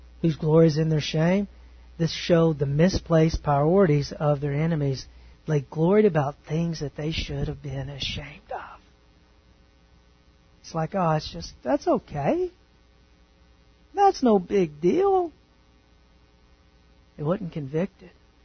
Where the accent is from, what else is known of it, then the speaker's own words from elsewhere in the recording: Texas, United States; Now, I grew up in East Texas, as you guys know, and my speech betrays me numerous times.